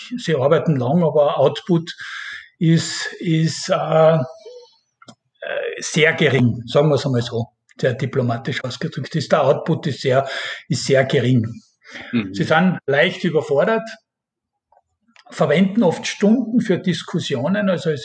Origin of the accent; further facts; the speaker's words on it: Austria; Grobe Beschreibungen wie bei uns in Österreich, wo man irgendwas, ein Konzept zum Beispiel zu erstellen, ist in Korea fast unmöglich.